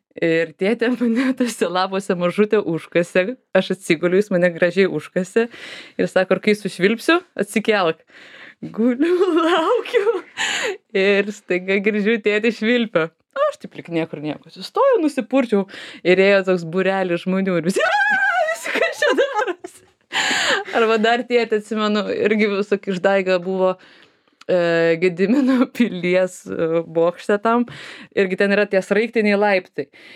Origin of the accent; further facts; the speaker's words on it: Vilnius, Vilnius County, Lithuania; mano sąmoningi Vilniaus metai jau ten prieš mokyklą ir mokykla buvo Stiklių gatvėj